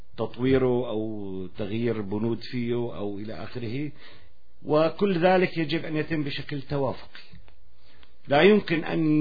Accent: Syria; لكن يجب أن نبدأ تدريجيا كسوريين أن نأخذ زمام المبادرة بأيدينا

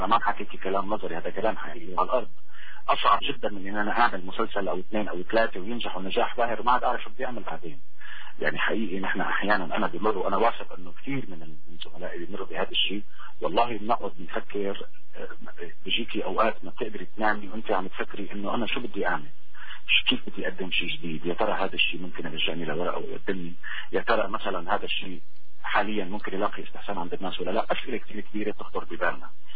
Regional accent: Damascus, Damascus Governorate, Syria; فخور باني انا طلعت وفعلا بفخر دائما طلعت من منطقة اسمها الديوانية. كبرت فيها بوقتي نتيجة يعني فكرة الحارة الشعبية.

